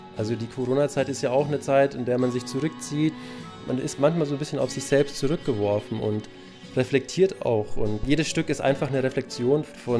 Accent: Bavaria, Germany; also born or lived in Munich; now in Berlin, Germany; Ich komme ursprünglich aus dem Altmühltal bei Eichstätt und danach bin ich nach München gezogen zum Zivildienst und ich bin dann ja nach Berlin gezogen vor 1,5 Jahren

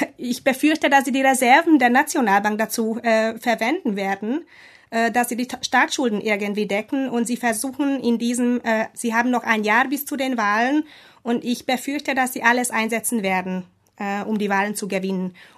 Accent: Hungary; moved away as an adult; weil das Leben war nie einfach in Ungarn, also solange ich den Sinn gesehen habe, dort zu bleiben, dann bin ich geblieben.

